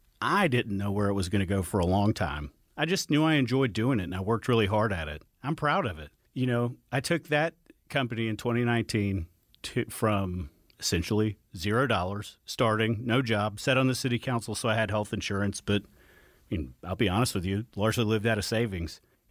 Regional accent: Atlanta, Georgia, United States; Guys, I grew up in Atlanta. I went to Parkview High School. I lifeguarded at Cedar Creek Pool over off Killian Hill Road.

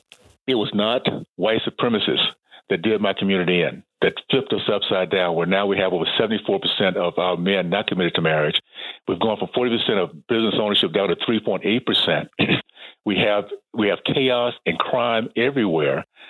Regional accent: Tallahassee, Florida, United States; I grew up in the Deep South, Tallahassee in the 60s, days of KKK, Jim Crow and segregation.

